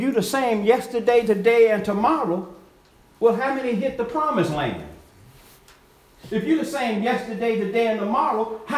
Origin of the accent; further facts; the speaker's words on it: Long Beach, California, United States; I grew up in Long Beach